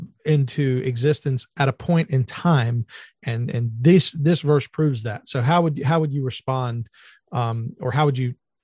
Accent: Jacksonville, Florida, United States; I recently heard that he's actually in my hometown. I didn't know he was a Jacksonville guy because I'm here in Jacksonville, Florida.

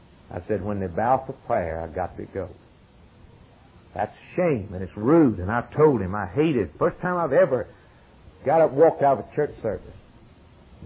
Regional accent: Kentucky, United States; We said we're from Kentucky and we're down there on vacation, just wanted to worship.

